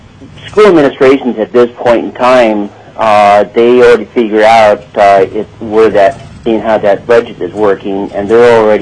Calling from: Lazy Mountain, Alaska, United States; I'm calling from Lazy Mountain

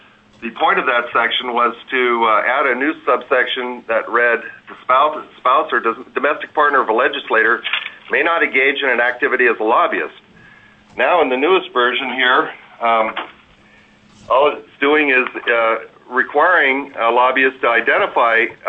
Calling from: Anchorage, Alaska, United States; I'm testifying from Anchorage.

